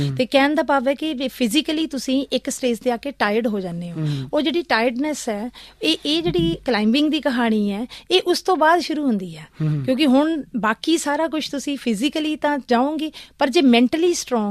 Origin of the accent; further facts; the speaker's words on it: Punjab, India; ਮੈਂ ਪੰਜਾਬ ਤੋਂ ਆਈ ਹਾਂ, ਮੈਂ ਪੰਜਾਬ, ਮੈਂ ਪੰਜਾਬੀਅਤ ਦੀ